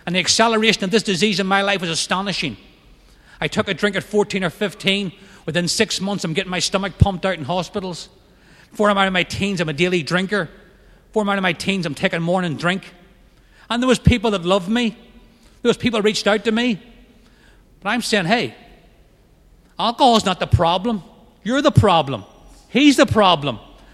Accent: Northern Ireland, United Kingdom; As a kid growing up in Northern Ireland, I was irritable, discontent.

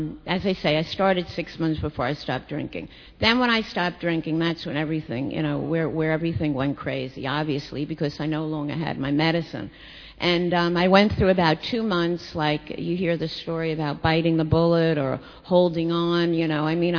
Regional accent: New York City, New York, United States; moved away; I grew up here in New York City

